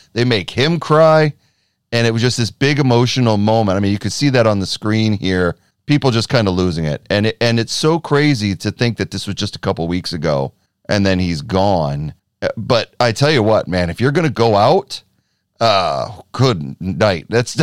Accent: Detroit, Michigan, United States; Yeah, I grew up in Detroit, right across the river from Windsor.

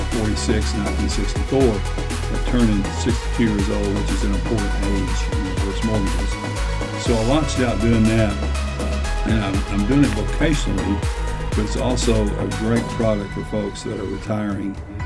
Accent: Hot Springs, Arkansas, United States; I'm born and raised in Hot Springs. My wife and I are from here, so we've lived here all of our life.

